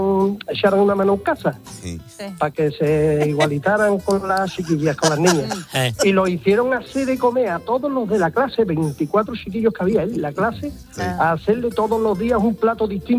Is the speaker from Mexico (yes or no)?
no; Seville, Andalusia, Spain; now in Granada, Spain; Yo vivo en Granada, soy sevillano, pero vivo en Granada.